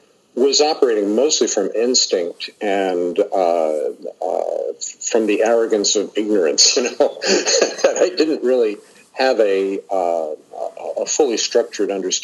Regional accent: Queens, New York, United States; kind of a nerd in high school, growing up in Queens, you know, being a freelancer, having sick parents

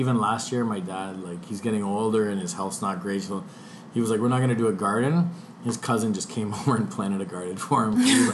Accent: Toronto, Ontario, Canada; Like I grew up in Scarborough, which apparently is supposed to be so crazy and scary. And like I've never ever been scared. We live in like Toronto.

